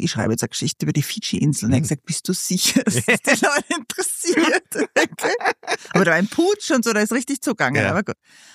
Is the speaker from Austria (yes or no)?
yes; Vienna, Austria; Also ich bin in Wien sehr, sehr verwurzelt. Ich habe ja immer auch gesagt, ich bin Wienerin eigentlich.